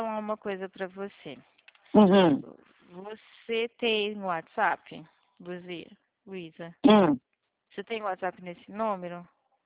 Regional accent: São Paulo, Brazil; accent: caipira; mas tá vendo o sotaque? É meio caipira, sou de São Paulo.

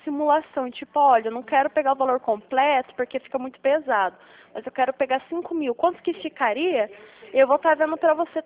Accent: Maringá, Paraná, Brazil; Sim, eu sou aqui de Maringá.

